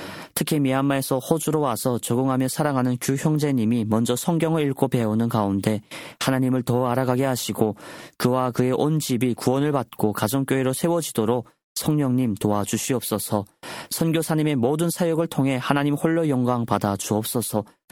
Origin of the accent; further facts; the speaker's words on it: North Korea; 우리 고향에 계시는 북조선의 성도님들도